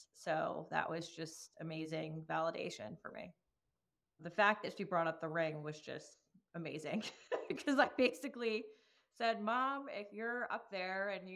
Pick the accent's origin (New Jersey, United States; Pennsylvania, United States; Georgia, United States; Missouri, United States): New Jersey, United States; Long Hill; I am from Long Hill, New Jersey.